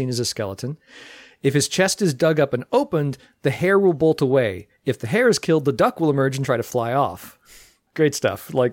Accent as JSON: {"language": "English", "region": "England", "country": "United Kingdom", "said": "we're both English, so of course we're going to have schoolboys."}